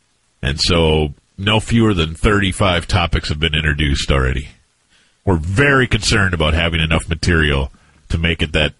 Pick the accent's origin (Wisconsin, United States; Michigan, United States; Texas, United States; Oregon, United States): Wisconsin, United States; Now, can everybody tell I'm from Wisconsin?